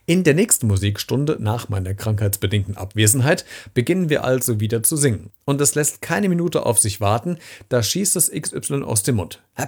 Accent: Hesse, Germany; accent: Hessian; Mein hessischer Dialekt war zu stark

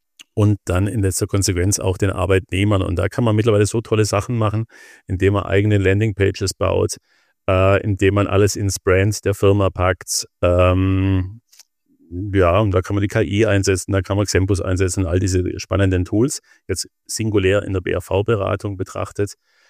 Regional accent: Friedrichshafen, Baden-Württemberg, Germany; von Bad Friedrichshafen, wo ich herkomme, nach Berlin hoch

